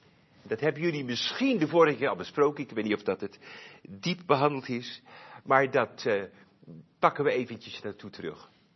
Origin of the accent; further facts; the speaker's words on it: Almkerk, North Brabant, Netherlands; En ik kom uit Almkerk. En mijn vrouw komt ook uit Almkerk. Mijn vrouw heette Verschoor.